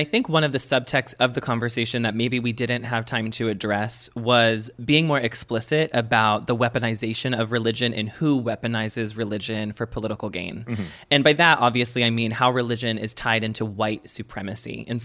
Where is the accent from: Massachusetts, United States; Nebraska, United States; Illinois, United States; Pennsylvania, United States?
Massachusetts, United States; Boston; The Departed. I'm from Boston, honey.